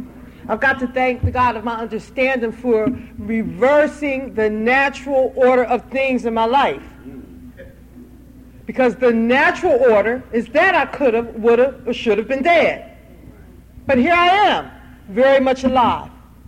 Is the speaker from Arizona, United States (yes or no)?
no; Philadelphia, Pennsylvania, United States; also born or lived in New Jersey; I grew up in the Philadelphia, New Jersey area family